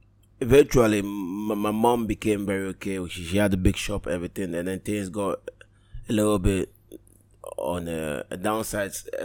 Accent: Ashanti, Ghana; now in Dubai, United Arab Emirates; Interesting enough, I'm an Ashanti. So Ashanti is our capital, is the Ashanti region. So Kumasi is supposed to be like our main place.

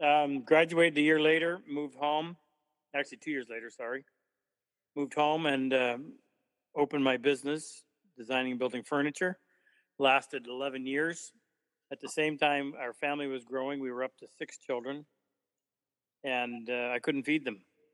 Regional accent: New Brunswick, Canada; also born or lived in Montreal; My father was a shop teacher when I was born in Montreal, but he didn't particularly want to continue that, so he moved back to New Brunswick when I was just a little over a year to be a carpenter contractor.

